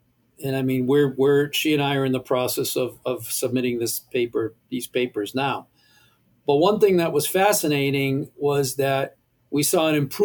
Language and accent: English; Northeast, United States; You know, a lot of the herds, obviously, we're from the Northeast, we're in the Northeast.